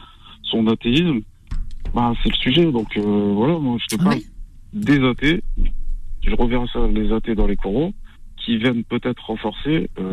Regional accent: Morocco; Je suis marocain.

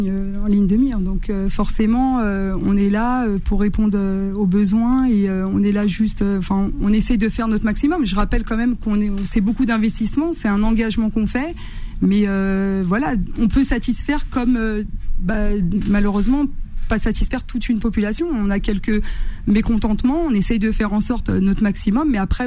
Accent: Bondy, Île-de-France, France; je suis née à Bondy, j'ai grandi à Bondy. On y est depuis plus de 70 ans.

